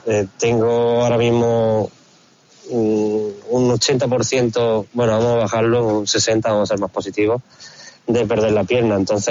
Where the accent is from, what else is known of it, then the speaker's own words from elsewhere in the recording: Spain; now in Ukraine; yo no soy el típico español que ha estado aquí 2 semanas